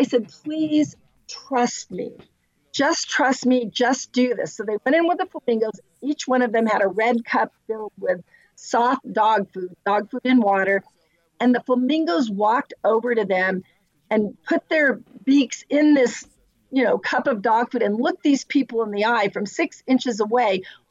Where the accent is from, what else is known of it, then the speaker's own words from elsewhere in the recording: San Diego, California, United States; I grew up in San Diego, and we lived on the canyons.